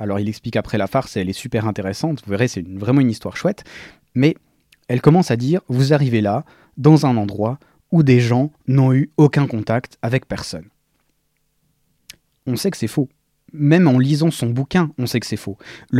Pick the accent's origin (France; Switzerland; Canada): Switzerland; Alors je sais qu'en tant que Suisse, si j'arrive dans un village comme ça